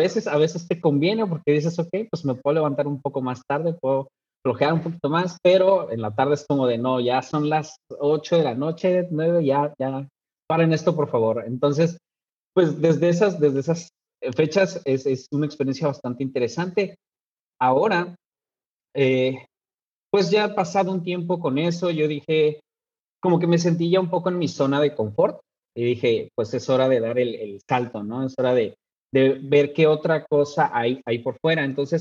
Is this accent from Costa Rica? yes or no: no; Mexico; okay, como mexicano, a veces no tenemos o no percibimos o quizá no obedecemos tantas reglas